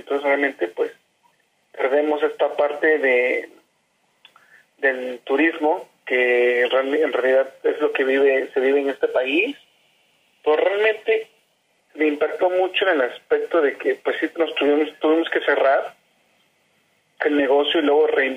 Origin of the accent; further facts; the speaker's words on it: Oaxaca, Mexico; Bueno, soy de Oaxaca, son de valles centrales, se compone con 8 regiones